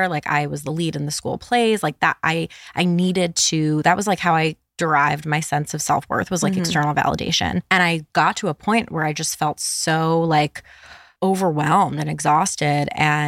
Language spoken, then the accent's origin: English; New York City, New York, United States; But I grew up on the East Coast. I grew up like New York, New Jersey area. I was born in the city and then we were in the suburbs.